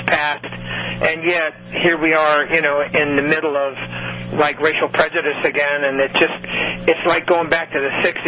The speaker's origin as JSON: {"language": "English", "region": "California", "country": "United States", "moved": "yes", "lives_now": "Tennessee, United States", "said": "I'm originally from California, but I take pride in the fact that I've lived in Tennessee almost 40 years, and I have a Tennessee bride and two Tennessee sons, so I guess you could say that I've sort of adopted the South"}